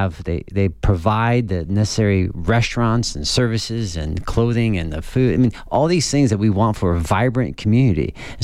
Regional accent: Camp Lejeune, North Carolina, United States; we grew up in Camp Lejeune

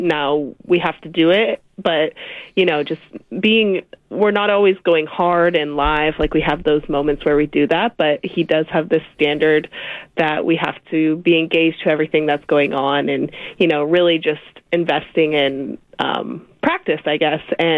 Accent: Spangle, Washington, United States; Yeah, I kind of say it's in the middle of nowhere. It's in the middle of wheat fields. You can drive through the town in about 10 seconds. yeah, not very populated.

